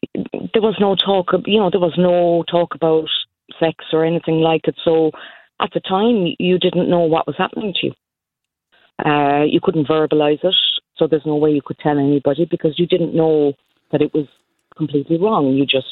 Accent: Cork, Munster, Ireland; born there; So I was born in Besborough in the early 70s. I was placed with my adoptive family at 7 weeks old.

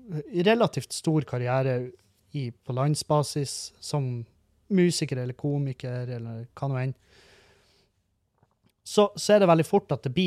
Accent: Halsa, Nordland, Norway; Jeg er fra Halsa i Meløy.

